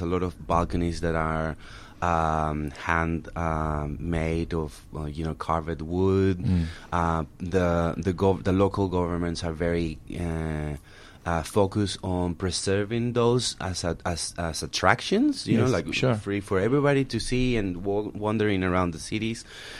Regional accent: Lima, Peru; I'm from Lima.

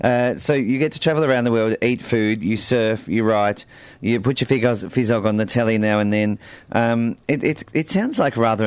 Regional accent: Ireland; Sorry, I'm an Irish person. There's got to be potatoes in there somewhere.

